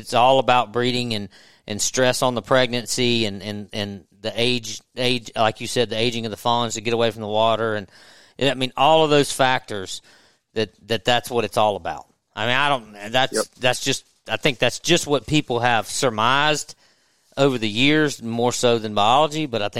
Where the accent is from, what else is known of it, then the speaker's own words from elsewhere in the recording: Natchez, Mississippi, United States; I grew up in Natchez on the river and have hunted around the river